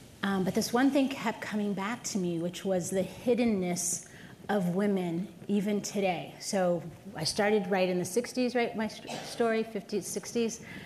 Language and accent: English; California, United States; So I'm a product of a hidden figure, and I grew up in Silicon Valley.